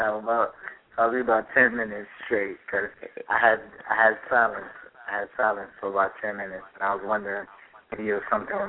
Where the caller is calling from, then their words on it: Florida, United States; I'm actually calling from Florida right now.